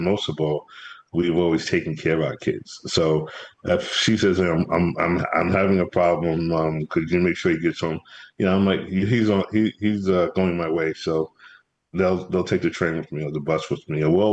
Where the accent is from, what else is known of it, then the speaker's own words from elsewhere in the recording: Brooklyn, New York, United States; You know, I'm from Brooklyn.